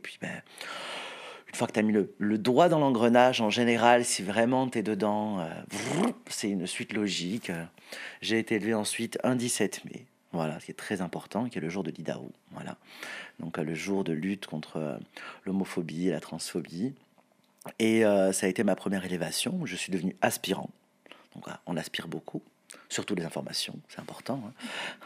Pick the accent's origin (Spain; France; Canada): France; South; je participais à toutes les prides à l'époque à Montpellier, parce que je suis du Sud.